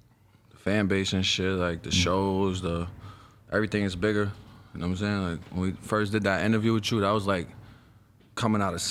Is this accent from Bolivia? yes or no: no; New York City, New York, United States; I'm from Spanish Harlem, East Side, El Barrio, Upper East Side, Stanley Isaac Projects. I've been there my whole life.